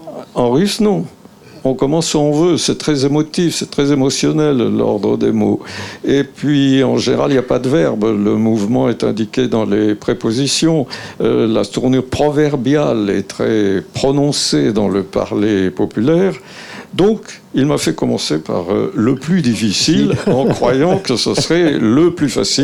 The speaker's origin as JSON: {"language": "French", "town": "Clermont-Ferrand", "region": "Auvergne-Rhône-Alpes", "country": "France", "tie": "born or raised there", "said": "arriver à Marseille et de là à Clermont-Ferrand, ma ville natale."}